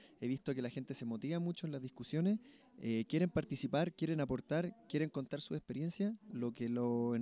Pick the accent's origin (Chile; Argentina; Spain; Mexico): Chile; de Chile.